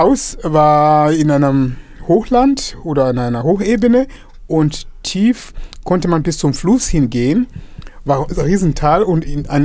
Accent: Dar es Salaam, Tanzania; also born or lived in northern Mozambique; Ich bin im Norden Mosambik geboren und in Dar es Salaam in Tansania aufgewachsen.

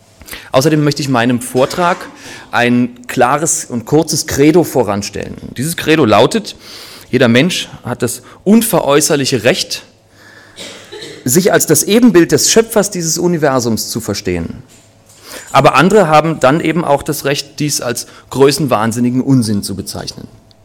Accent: Berlin, Germany; born there; Ich bin 1980 in Berlin geboren, bin Sohn eines katholischen Kirchenmusikers, der aber weniger Katholik als Kirchenmusiker ist.

